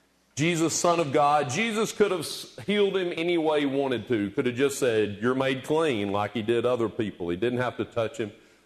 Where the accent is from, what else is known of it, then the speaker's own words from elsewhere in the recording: Oneonta, Alabama, United States; I, you know, have grown up in the church, in a Methodist church in Oneonta, Alabama, my hometown growing up